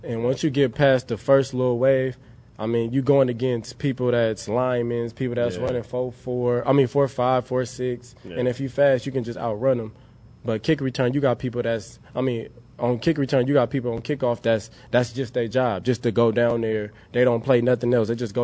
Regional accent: California, United States; When he found out I was from the Bay and everything, he brought me in.

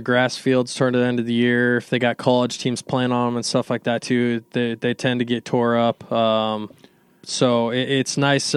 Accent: Montana, United States; So, I'm from Montana, though. I've played in plenty of snow games

